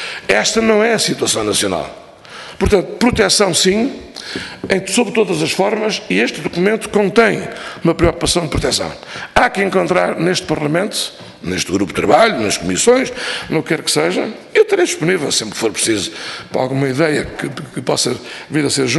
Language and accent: Portuguese; Viana do Castelo, Norte, Portugal; now in Algarve, Portugal; na região onde eu moro, porque eu nasci do outro lado, nasci em Viana do Castelo, sou minhoto.